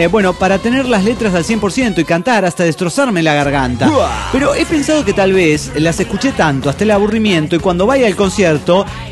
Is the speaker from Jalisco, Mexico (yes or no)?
no; Cuernavaca, Morelos, Mexico; de Cuernavaca, Morelos, México.